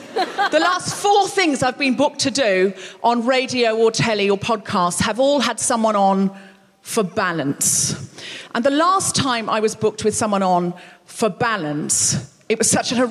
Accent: Australia; Now, the thing I want to talk to you tonight is I'm from Australia. I know I don't sound especially Australian.

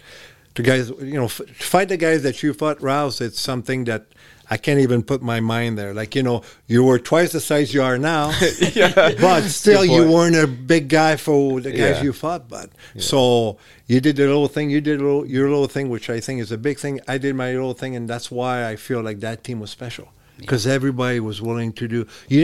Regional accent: Montreal, Quebec, Canada; I was a little guy growing up in Montreal.

